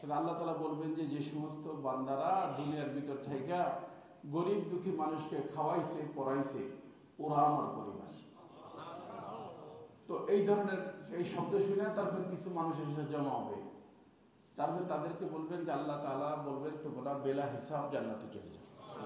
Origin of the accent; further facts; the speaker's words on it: Faridpur, Dhaka Division, Bangladesh; ওই আমাদের গ্রাম্য ভাষাটার কথা বলে আমার বাড়ি ফরিদপুর, বুঝছেন?